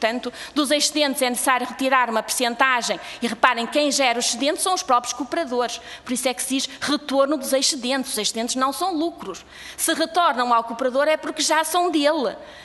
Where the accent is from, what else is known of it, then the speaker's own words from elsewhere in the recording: Portugal; sou portuguesa